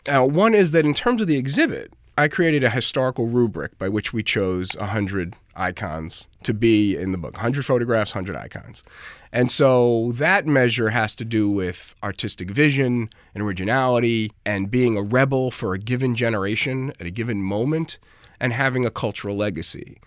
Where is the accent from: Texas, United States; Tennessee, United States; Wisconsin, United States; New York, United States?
New York, United States; Brooklyn; I grew up in Brooklyn, New York in the 70s